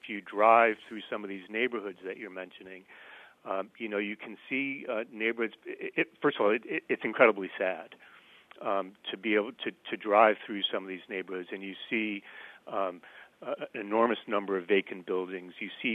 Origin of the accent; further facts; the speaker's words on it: New York, United States; You know, I'm from New York. I'm from upstate New York. The whole Hudson Valley is dotted with communities like this.